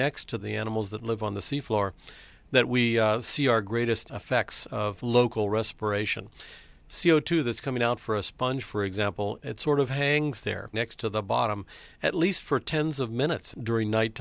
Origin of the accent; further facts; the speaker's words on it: Florida, United States; I grew up in the Florida Keys.